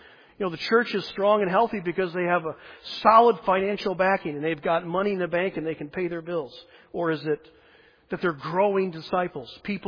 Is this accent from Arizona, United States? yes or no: no; Detroit, Michigan, United States; born there; I was born in Detroit. That's sort of why I'm so tough.